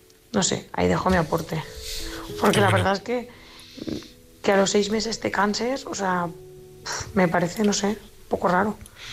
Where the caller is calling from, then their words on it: Valencia, Valencian Community, Spain; corresponsal de Valencia